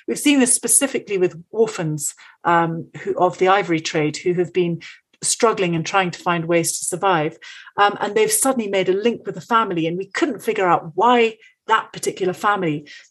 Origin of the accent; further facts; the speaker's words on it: Kenya; I'm actually Kenyan. I was born in Kenya